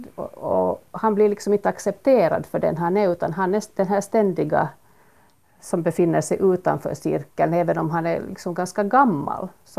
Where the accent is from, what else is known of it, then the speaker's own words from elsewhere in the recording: Uusimaa, Finland; Ja, jag är nylänning